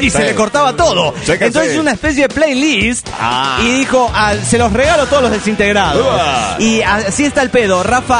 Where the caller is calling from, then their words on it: Cancún, Quintana Roo, Mexico; Cancún, Quintana Roo, México.